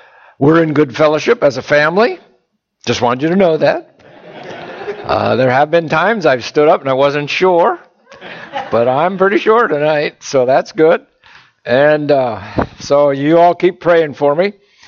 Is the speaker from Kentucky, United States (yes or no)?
no; Bloomsburg, Pennsylvania, United States; when I was raised in Bloomsburg, Pennsylvania, I used to march in the Halloween parade every year.